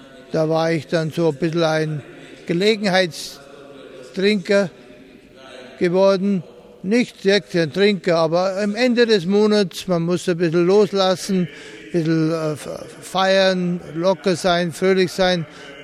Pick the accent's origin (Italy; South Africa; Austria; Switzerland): South Africa; Durban, KwaZulu-Natal; German is a second language; also born or lived in Eastern Cape; Komme eigentlich von der Ostkap, von Isana. Pisana. Aber eigentlich aufgewachsen bin ich dann in Durban.